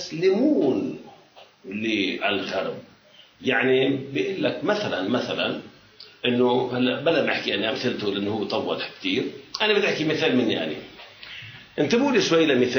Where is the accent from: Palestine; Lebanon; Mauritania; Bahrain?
Lebanon; نحن من لبنان جايين لنشتري أشياء طاهرة مش أشياء نجسي